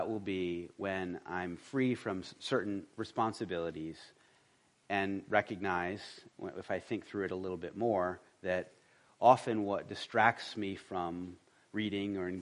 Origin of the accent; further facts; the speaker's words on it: Rhode Island, United States; knowing a lot about colonial and revolutionary history, growing up in Rhode Island and loving history